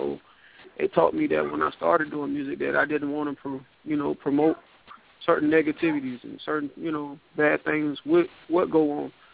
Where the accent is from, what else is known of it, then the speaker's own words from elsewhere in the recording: Riviera Beach, Florida, United States; I mean, being from the inner city, like, you read about the city where I'm from Riviera Beach.